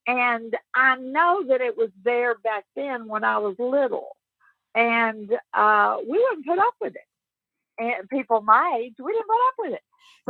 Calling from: Arkansas, United States; I'm calling from Arkansas.

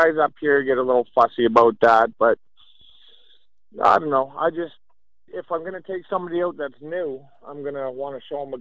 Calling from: Grand Prairie, Alberta, Canada; I'm calling from Grand Prairie, Alberta.

